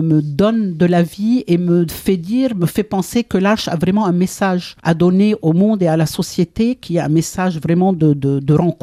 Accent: Lebanon; Alors, moi, je suis libanaise, je viens du Liban.

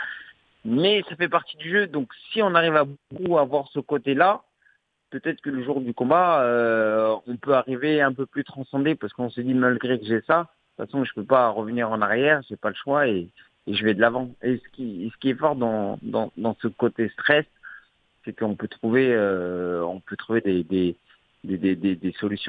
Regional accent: Châtellerault, Nouvelle-Aquitaine, France; c'était mon premier championnat du monde que j'ai fait chez moi, quand même organisé à chez moi à Poitiers, à Châtellerault.

